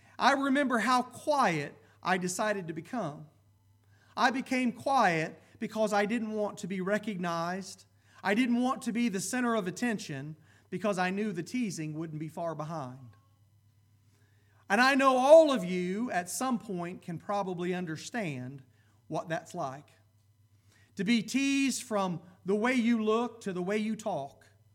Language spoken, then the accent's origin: English; Columbus, United States; accent: thicker accent; growing up in Columbus, I had a much thicker accent. So I got up north, and they teased me about the way I said things.